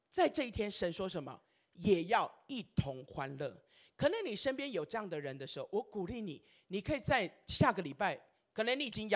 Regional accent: Keelung, Taiwan; 像我也是啊，我是基隆人。

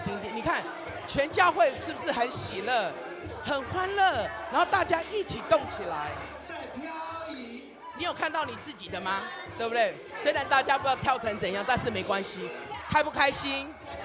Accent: Keelung, Taiwan; 像我也是啊，我是基隆人。

